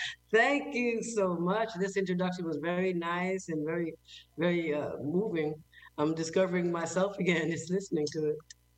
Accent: Westchester, New York, United States; born there; Well, actually, I was born in New York and actually in Westchester

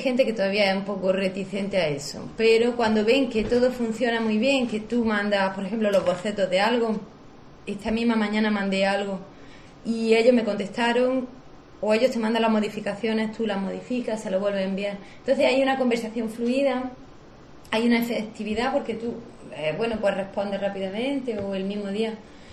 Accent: Córdoba, Andalusia, Spain; Claro, porque soy andaluza de Córdoba. Y entonces, pues, me como la S como buena cordobesa que soy.

